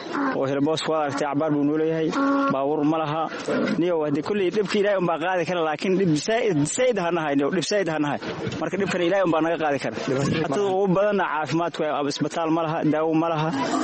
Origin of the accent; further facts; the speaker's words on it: Middle Juba, Somalia; waxaan ka imaaday jubada dhexa meel xagar la yiraahda lixdan cashaa meeshaan deganahay